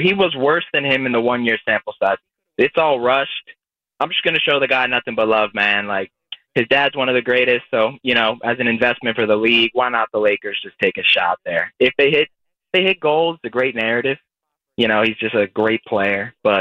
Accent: Westchester, New York, United States; So I'm from Westchester.

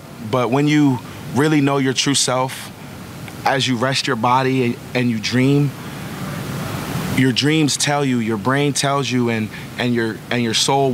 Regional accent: New Jersey, United States; now in Buffalo, United States; I'm from Jersey. I went to school in Philly.

